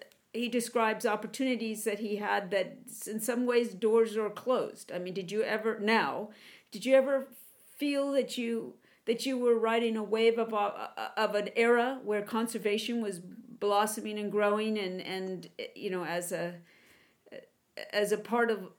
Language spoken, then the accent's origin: English; California, United States; I grew up in the San Joaquin Valley. I know how things were done.